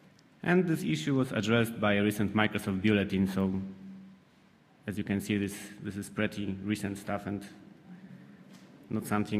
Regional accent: Poland; I'm from Poland, and I will speak about academic tools and real-life bug finding in Win32.

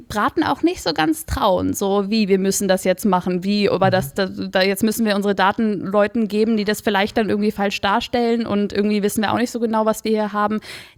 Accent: Moers, North Rhine-Westphalia, Germany; Also ich komme aus dem Rheinland, es gibt dann eine Stadt, die heißt Moers, das ist so ein kleiner Ort in der Nähe von Düsseldorf, so Düsseldorf, Duisburg, so die Ecke.

